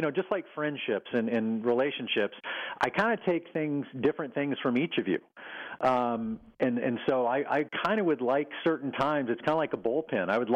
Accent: Texas, United States; my mom and dad and where I grew up in Texas.

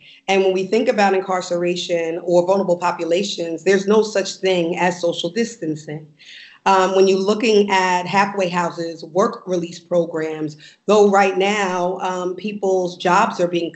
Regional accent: New York, United States; So yeah, as a New Yorker right now, in this critical moment, we are in a national crisis.

